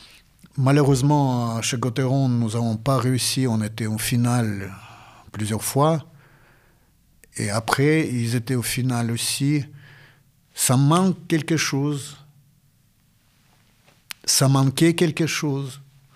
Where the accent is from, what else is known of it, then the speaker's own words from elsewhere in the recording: Chelyabinsk, Chelyabinsk Oblast, Russia; born there; French is a second language; moved away; C'est vrai, je suis né à l'Oural, à Tchelyabinsk.